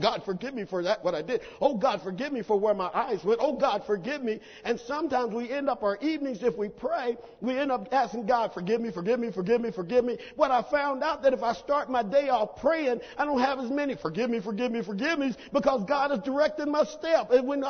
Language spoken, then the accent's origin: English; Oklahoma, United States; I'm a bit country. Okay, I'm from Oklahoma, and we tend to do country stuff and talk country